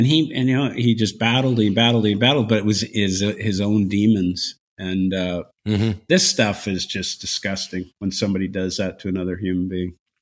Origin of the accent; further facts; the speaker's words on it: Victoria, British Columbia, Canada; I'm from Victoria.